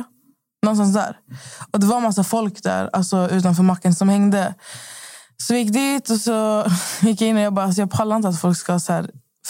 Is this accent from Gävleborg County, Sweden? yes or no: no; Skövde, Västra Götaland County, Sweden; Jag var ju hemma i Skövde i 4 dagar.